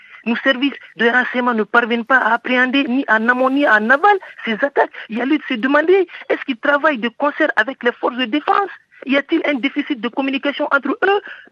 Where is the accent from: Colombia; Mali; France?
Mali; Effectivement, je suis malien